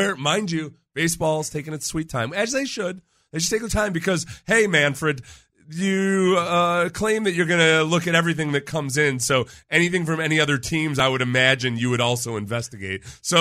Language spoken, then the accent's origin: English; England, United Kingdom; you're Irish, I'm English.